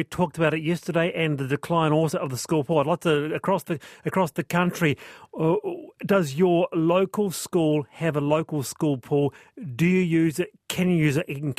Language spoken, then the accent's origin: English; Manurewa, Auckland, New Zealand; Well, I grew up in Manurewa, so